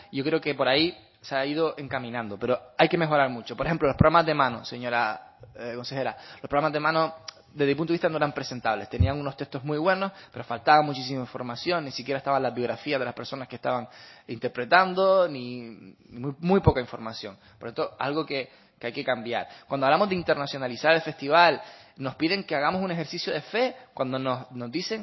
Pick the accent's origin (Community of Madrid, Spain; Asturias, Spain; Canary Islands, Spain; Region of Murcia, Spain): Canary Islands, Spain; Cuando yo digo que soy de Canarias, todos piensan en Canarias sol y playa